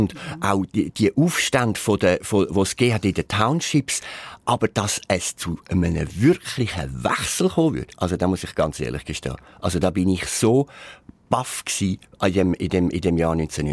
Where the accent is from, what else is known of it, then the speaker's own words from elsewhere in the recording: Switzerland; Das ist fast für mich als Schweizer ein Kriegszustand in Johannesburg